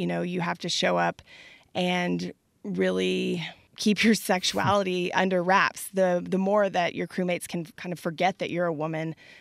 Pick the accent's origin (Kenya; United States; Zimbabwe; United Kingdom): United States; Austin, Texas; born or raised there